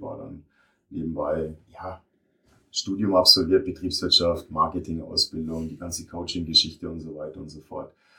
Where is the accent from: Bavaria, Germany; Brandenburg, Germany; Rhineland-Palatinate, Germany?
Bavaria, Germany; Am Dialekt hört man es vielleicht. Ich komme aus dem Süden unseres Landes. Ich komme aus dem schönen Berchtesgadener Land.